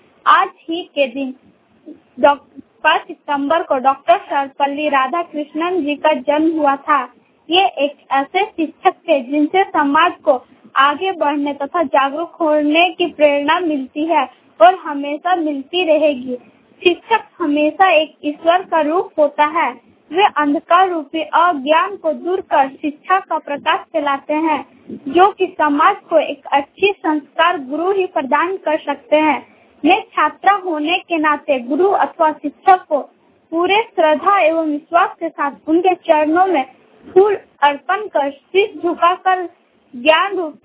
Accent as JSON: {"language": "Hindi", "town": "Jaingabad", "region": "Jharkhand", "country": "India", "said": "ग्राम post जैंगाबाद जिला ग्रेडी की निवासी हूँ।"}